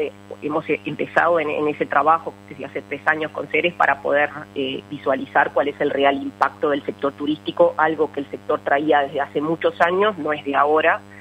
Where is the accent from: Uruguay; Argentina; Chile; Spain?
Uruguay; Obviamente, como uruguayos, queremos que más turistas de fuera lleguen a Uruguay